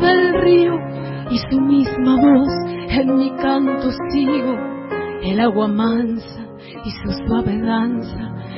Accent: Córdoba, Argentina; en mi querida casa de la provincia de Córdoba, de ahí de donde soy yo.

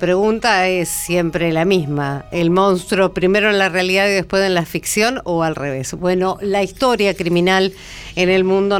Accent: Punta Indio, Buenos Aires Province, Argentina; yo ya trabajando en la radio de mi pueblo y cubriendo el hecho muy cerquita de la costa también allá en mi Punta Indio

